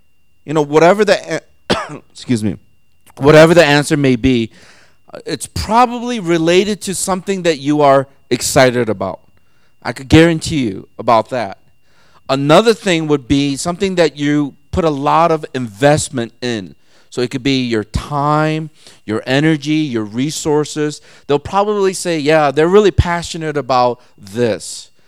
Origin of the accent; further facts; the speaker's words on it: South Korea; now in United States; I'm Korean, you know. I'm originally from Korea. And they go, oh. Then I go, then America. You know, I'm Korean-American.